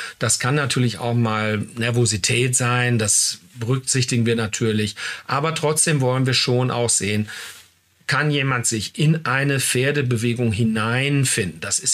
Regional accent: Warendorf, North Rhine-Westphalia, Germany; ich komme aus einer Reiterfamilie aus Warendorf

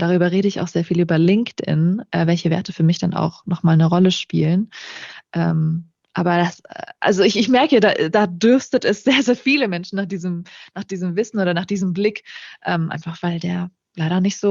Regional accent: Germany; Und ich merke schon, dass wir als Deutsche da etwas für uns entdeckt haben

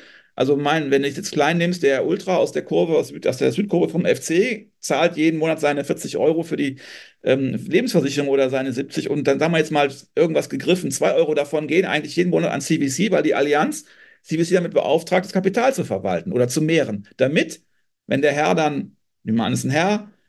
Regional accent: North Rhine-Westphalia, Germany; ich bin aus Nähe von Köln, FC-Fan seit ich klein bin.

